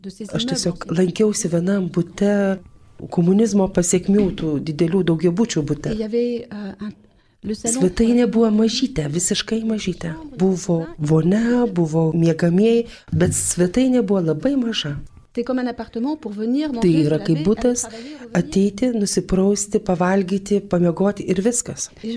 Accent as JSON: {"language": "Lithuanian", "country": "France", "second_language": "Lithuanian", "said": "aš kaip prancūzė"}